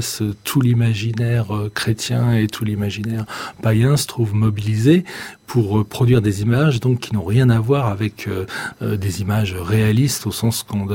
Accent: Paris, Île-de-France, France; ce qu'on connaît le mieux de Rubens lorsqu'on est parisien, et moi je me rappelle, petit parisien, mes premières visites au Louvre

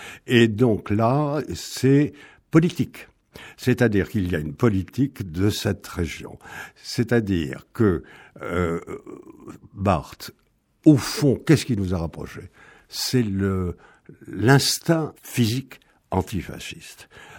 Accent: Bordeaux, Nouvelle-Aquitaine, France; Moi, je viens de Bordeaux, donc quand j'ai vu ça à l'âge de 12 ans

